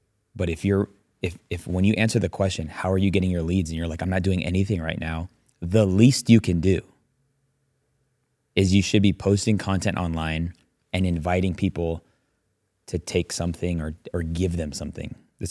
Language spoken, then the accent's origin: English; Las Vegas, Nevada, United States; When I told her I was from Las Vegas